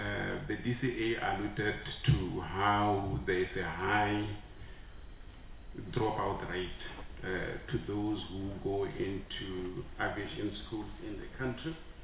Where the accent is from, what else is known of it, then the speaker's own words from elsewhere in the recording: Limpopo, South Africa; I come from Limpopo. Drones in the form of brooms are very common.